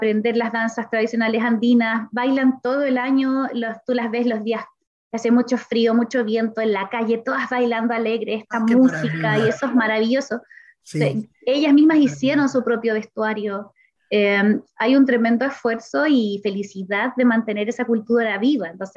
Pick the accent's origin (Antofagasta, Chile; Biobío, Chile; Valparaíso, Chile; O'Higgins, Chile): Valparaíso, Chile; yo vengo de Valparaíso, que es un puerto muy intercultural